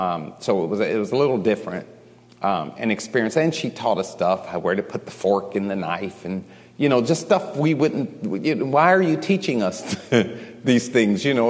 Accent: Chicago, Illinois, United States; eating at my grandmother's house was different than eating where we grew up at in Chicago.

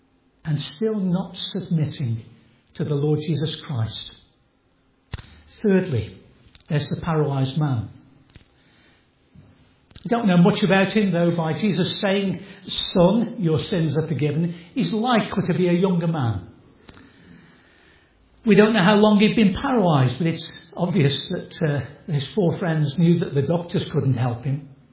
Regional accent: Stoke-on-Trent, West Midlands, United Kingdom; I come from Stoke, as many as you do as well.

